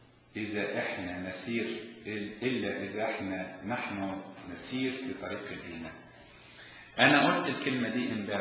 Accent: Egypt; انا مرة حكيتها في اجتماع سيدات عندنا في مصر

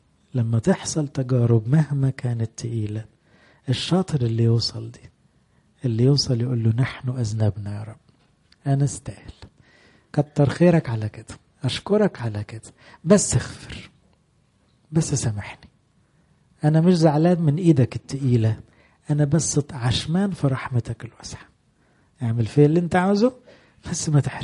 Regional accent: Egypt

